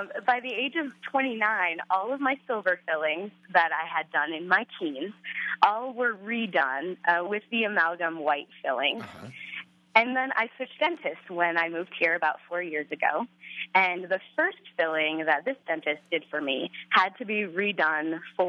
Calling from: Wyoming, United States; I am calling from Yellowstone National Park, where we have bears and the super volcano.

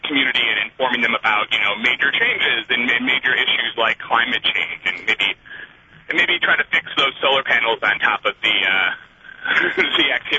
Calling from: Stevens Point, Wisconsin, United States; I'm calling from Stevens Point.

